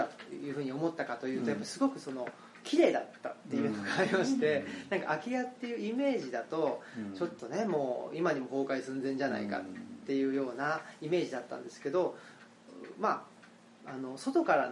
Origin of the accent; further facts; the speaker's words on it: Saitama, Japan; 僕は埼玉ですし